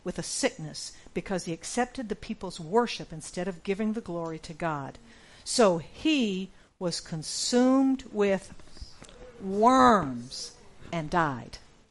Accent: United States; I'm American, so I'm in these stores that are really, really big, like a Walmart.

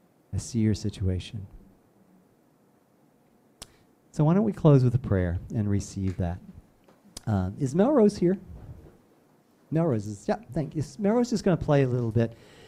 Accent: Nigeria; born there; I told you that I was born in Nigeria

